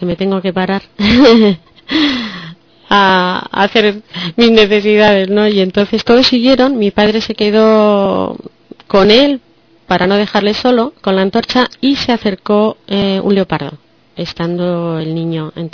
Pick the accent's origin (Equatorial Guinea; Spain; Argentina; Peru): Equatorial Guinea; Malabo, Bioko Norte; born there; Y él nació en Bata y yo nací en Malabo.